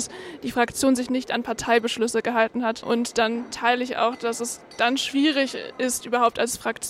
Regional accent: Cologne, North Rhine-Westphalia, Germany; ich komme aus Köln

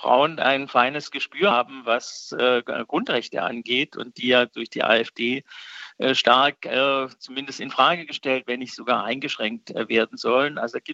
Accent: Stuttgart, Baden-Württemberg, Germany; accent: Swabian; Also für mich auch als Stuttgarter Schwabe

